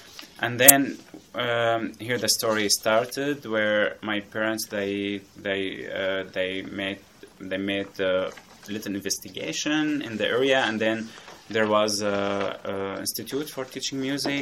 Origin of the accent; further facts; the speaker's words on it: Syria; now in Qatar; So the challenges was that I came from Syria, and there is a different kind of music